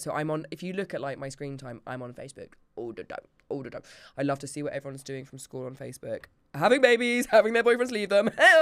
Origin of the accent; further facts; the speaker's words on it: Camborne, South West England, United Kingdom; my hometown. I'm from this like mad town called Camborne.